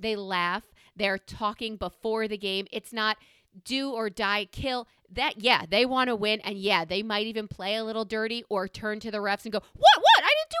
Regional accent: New York, United States; the reason I feel the way I do is because I grew up in New York sports.

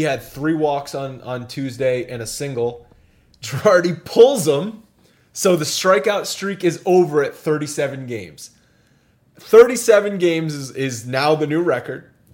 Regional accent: Rhode Island, United States; I grew up in Rhode Island, so that's why that was.

